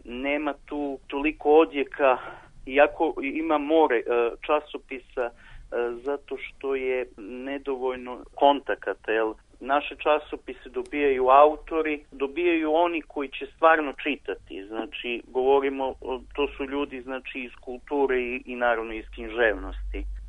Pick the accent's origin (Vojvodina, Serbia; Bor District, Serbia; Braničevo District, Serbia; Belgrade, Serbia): Bor District, Serbia; Negotin; baš najviše zbog toga što recimo dolazimo iz Negotina.